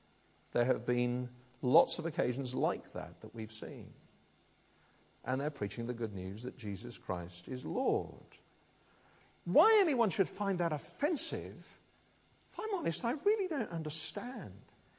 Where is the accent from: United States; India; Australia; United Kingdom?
United Kingdom; And of course, being British, you would immediately say, oh, very well, thank you.